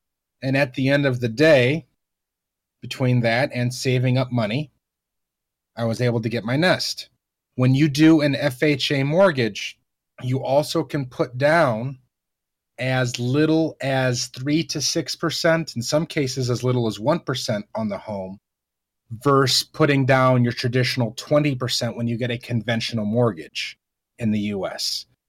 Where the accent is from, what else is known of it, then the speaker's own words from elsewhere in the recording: Indiana, United States; But in my home state of Indiana, you can buy a house for $50,000, a single-bedroom little shack, and it's yours.